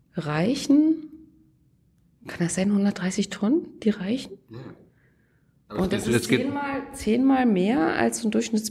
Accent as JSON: {"language": "German", "region": "Lusatia", "country": "Germany", "said": "Ich komme aus der Lausitz, ich weiß, wovon wir sprechen."}